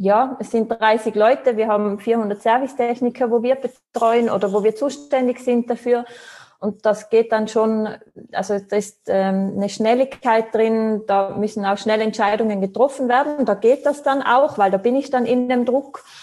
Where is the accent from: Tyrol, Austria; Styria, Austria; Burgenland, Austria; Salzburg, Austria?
Tyrol, Austria; Also ursprünglich bin ich aus Tirol, bin geboren und aufgewachsen in Tirol, Österreich.